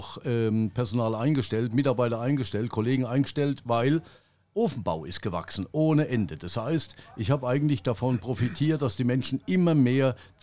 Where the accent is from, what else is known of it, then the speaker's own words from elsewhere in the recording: Bavaria, Germany; born there; now in Pirmasens, Germany; Und, nee, ich bin also ein gebürtiger Oberfranke.